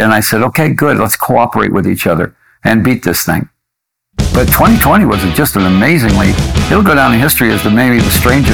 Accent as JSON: {"language": "English", "town": "Detroit", "region": "Michigan", "country": "United States", "tie": "born there", "said": "I was born in Detroit, and Detroit is the hard rock capital of the United States."}